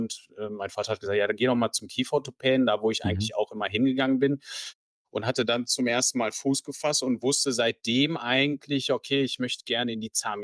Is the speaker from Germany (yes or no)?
yes; Mülheim an der Ruhr, North Rhine-Westphalia, Germany; Also ich bin hier eigentlich im schönen Mülheim an der Ruhr, in der Weltmetropole hier quasi geboren und aufgewachsen, im schönen Ruhrgebiet.